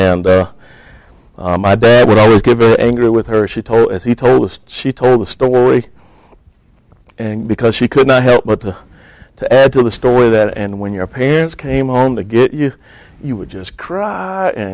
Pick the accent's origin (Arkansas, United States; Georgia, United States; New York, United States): Georgia, United States; Sparta; also born or lived in Atlanta; I was born in Sparta, Georgia, which is where our church, Harvesters Baptist Church, is. I grew up there, went to school, left Sparta, went to Atlanta, and met my wife and started a family there